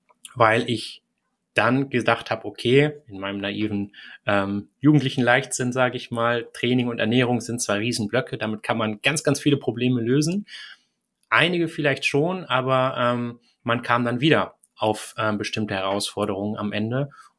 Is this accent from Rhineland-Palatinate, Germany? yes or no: no; Hilden, North Rhine-Westphalia, Germany; Ich komme aus Hilden, aus dem kleinen Dörfchen Hilden neben Düsseldorf.